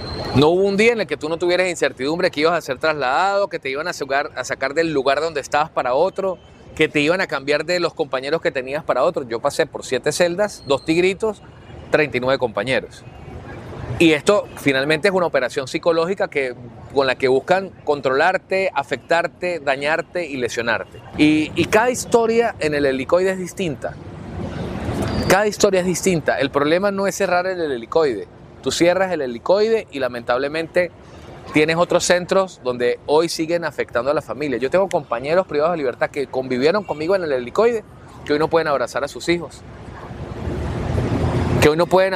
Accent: Táchira, Venezuela; En mi caso, que soy del Táchira, tenía a mi familia a 900 kilómetros

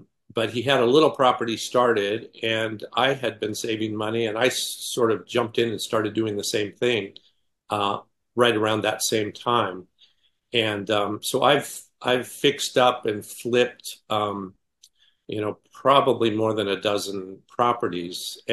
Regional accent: California, United States; I grew up in California with a Japanese nanny.

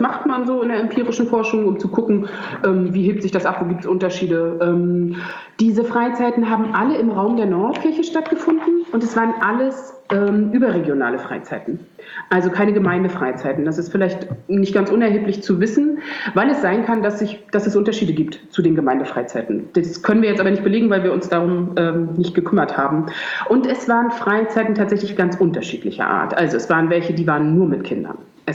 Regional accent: Germany; born there; ich bin tatsächlich gebürtig aus dem Ostteil

